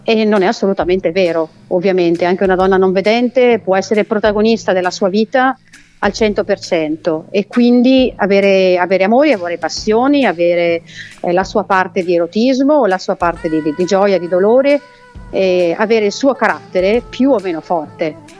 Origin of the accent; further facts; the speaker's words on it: Mantua, Lombardy, Italy; now in Treviso, Italy; Io sono di Mantova in realtà.